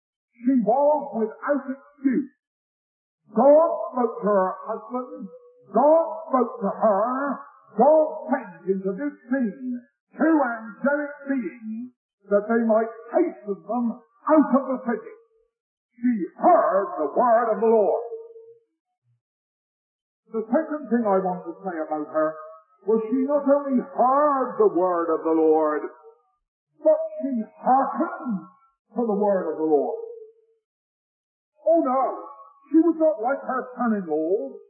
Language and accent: English; England, United Kingdom; I wouldn't say here as an Englishman, I never thought in my own country that the day would ever dawn